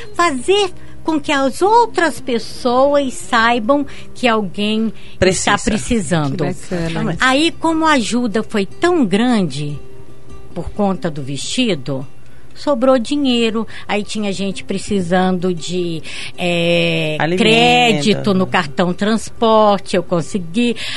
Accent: Brazil; now in Curitiba, Brazil; Então, da nossa parte, enquanto brasileiros, né, enquanto voluntários desse grupo Fraternidade na Unidade, a gente busca assim sensibilizar a comunidade curitibana

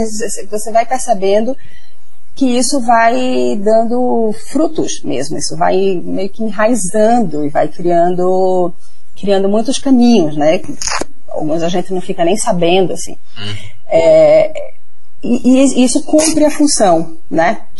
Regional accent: Pernambuco, Brazil; Como boa pernambucana, cresci, cresci dançando a ciranda desde o colégio, né?

